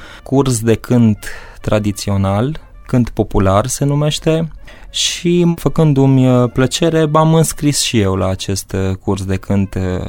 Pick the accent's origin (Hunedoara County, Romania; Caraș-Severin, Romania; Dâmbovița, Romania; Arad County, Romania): Hunedoara County, Romania; Brănișca; vin de pe meleaguri hunedorene. Obârșia mea se trage din comuna Brănișca. Acolo au copilărit străbunicii mei, bunicii mei, părinții mei. Este o comună situată pe Valea Mureșului.